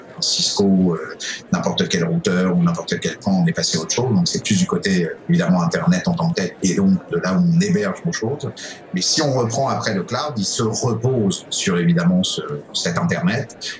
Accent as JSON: {"language": "French", "country": "France", "moved": "yes", "lives_now": "Quebec City, Canada"}